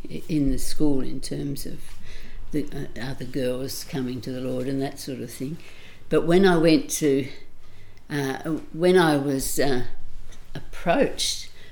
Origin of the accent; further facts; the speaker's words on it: Tasmania, Australia; I was short and I had my little red coat and I came from Tasmania.